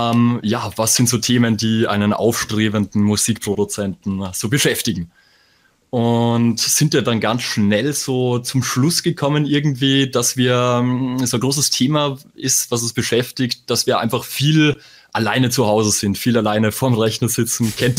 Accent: Salzburg, Austria; accent: Salzburg; wie schon gesagt. Wir kommen aus der Mozartstadt Salzburg, deswegen auch der schöne Akzent.

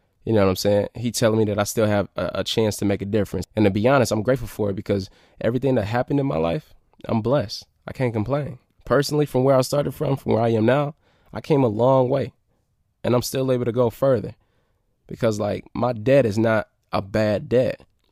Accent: Detroit, Michigan, United States; You know, I came from Detroit, right? I'm living in grandma house, basement area, house hopping, not really having a dime.

